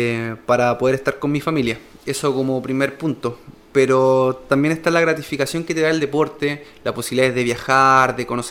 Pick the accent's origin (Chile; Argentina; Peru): Chile; Dalcahue, Los Lagos; Yo como soy de lejos, soy de Chiloé, de Dalcahue, me demoro aproximadamente como 5 horas y media en llegar a Osorno.